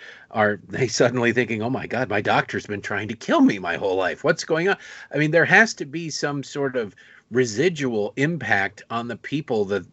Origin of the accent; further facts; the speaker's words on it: Detroit, Michigan, United States; now in Maryland, United States; I now live in Maryland, but I grew up in Detroit.